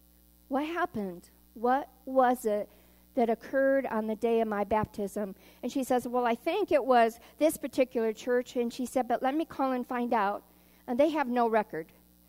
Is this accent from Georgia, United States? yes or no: yes; Augusta, Georgia, United States; born there; United Methodist Church in Augusta, Georgia. So I was born in Augusta.